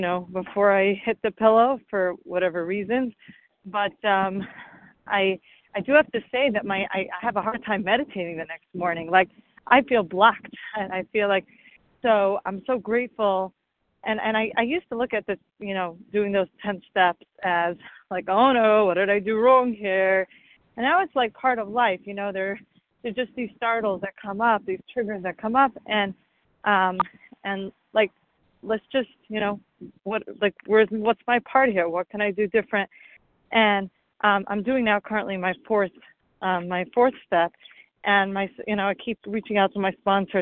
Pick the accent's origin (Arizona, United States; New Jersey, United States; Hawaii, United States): New Jersey, United States; I'm very grateful to be here. I'm from New Jersey. I'm taking a walk in the park here.